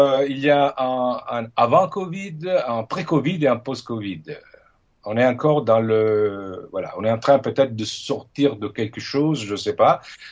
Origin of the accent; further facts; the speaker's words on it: Italy; French is a second language; now in Belgium; ma famille est multilingue parce que bon, moi, je suis italien, ma femme est allemande. Nos trois enfants sont nés en Belgique, toujours été à l'école francophone, donc d'un coup, nos conversations se passent en trois langues.